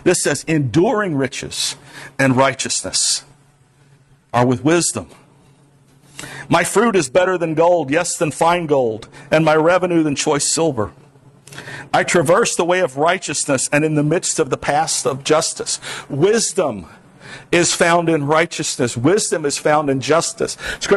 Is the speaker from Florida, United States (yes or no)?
yes; Hollywood, Florida, United States; moved away as an adult; for me to start school, we moved into Hollywood, Florida, down between Miami and Fort Lauderdale. I'm from the South, y'all. But I've been up here 25 years